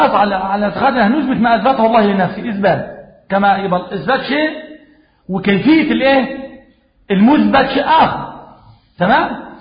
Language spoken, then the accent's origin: Arabic; Egypt; ما إحنا مصريين،